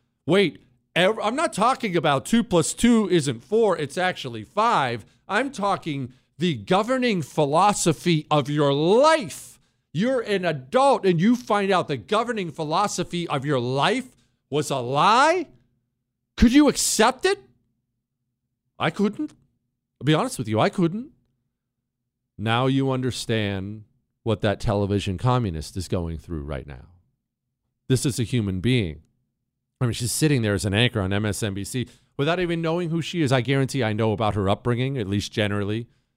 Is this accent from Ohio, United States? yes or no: yes; Ohio, United States; I grew up in Ohio.